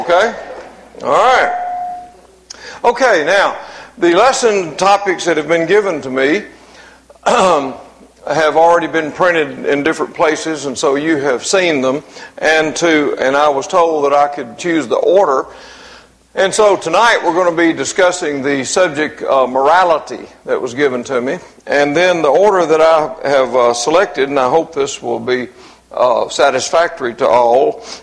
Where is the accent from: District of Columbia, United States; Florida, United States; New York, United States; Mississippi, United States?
Mississippi, United States; that's where I was born, and I was raised in Mississippi.